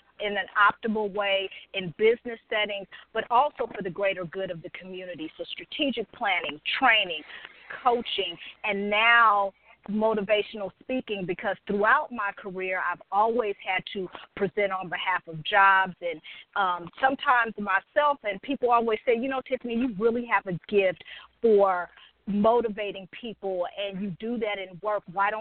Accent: San Francisco, California, United States; also born or lived in Oakland; I am a California girl. I was born in Oakland, California, but also raised in San Francisco as well. So I'm a true Bay Area girl through and through, all day, every day.

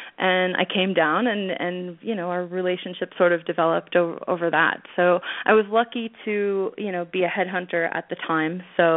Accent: Oklahoma, United States; Yes, I'm from Oklahoma, so yeah, barbecue is it's a religion. It's like football. So it's hard to find smoked meats here.

